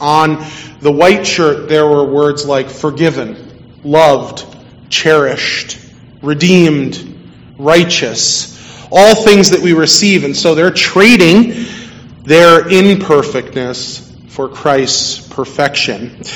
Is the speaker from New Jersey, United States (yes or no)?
yes; New Jersey, United States; I grew up in New Jersey. Don't hold that against me.